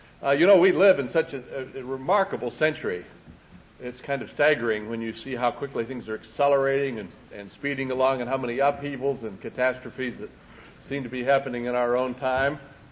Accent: Idaho, United States; It seems like yesterday when I was a kid growing up in Idaho, just like it was yesterday.

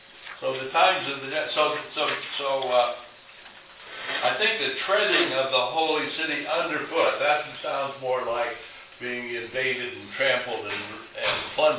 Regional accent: Idaho, United States; We used to have a lot of it when I was growing up in Idaho.

